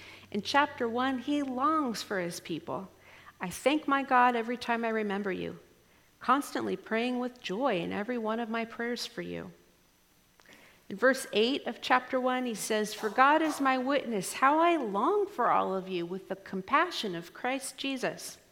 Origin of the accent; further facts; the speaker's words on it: Pittsburgh, Pennsylvania, United States; born there; Now, I was born here in the U.S. I was born actually in Pennsylvania. I always say my dad, my dad was in seminary in Pittsburgh, so I always say I was just born in seminary, because I kind of was.